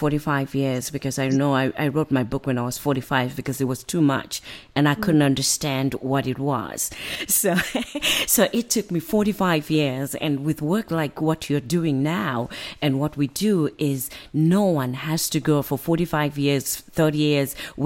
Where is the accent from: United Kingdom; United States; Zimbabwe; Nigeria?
Zimbabwe; I grew up in Zimbabwe, in Africa.